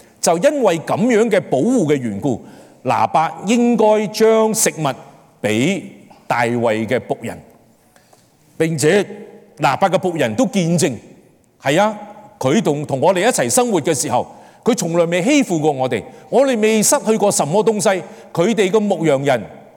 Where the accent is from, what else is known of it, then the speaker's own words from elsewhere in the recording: Guangdong, China; 真系我哋全部输晒我哋广东人，系咪？因为我哋被称为南蛮啊嘛。